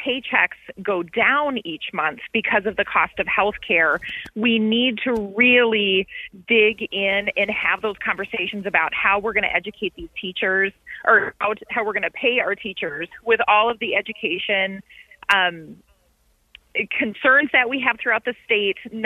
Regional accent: South Dakota, United States; So I have been born and raised in South Dakota. My childhood was West River in Winter, graduated in Vermilion, went to school in King, went away for a couple of years with my husband, and now we've been back in Sioux Falls for about 10 years.

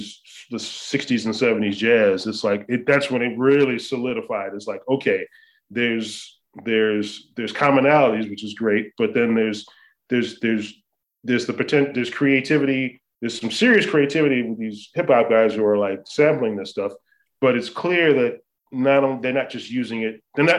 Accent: Evanston, Illinois, United States; growing up in Evanston, you know, huge diverse population

